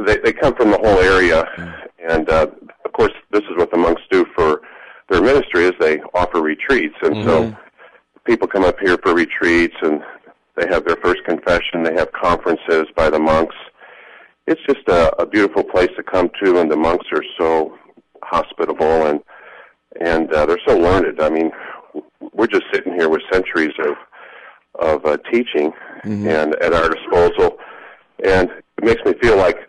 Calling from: Conception, Missouri, United States; I'm calling from Conception Abbey.

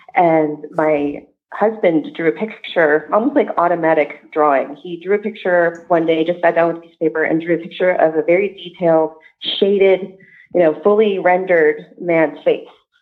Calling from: Abbotsford, British Columbia, Canada; Hey there. … from Abbotsford, British Columbia.

